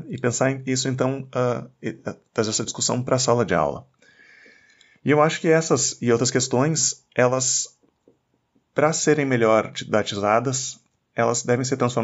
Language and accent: Portuguese; Porto Alegre, Rio Grande do Sul, Brazil; accent: gaúcho; eu sou gaúcho, eu sou de Porto Alegre e foi lá que eu fiz minha graduação em letras e também o meu doutorado em linguística aplicada.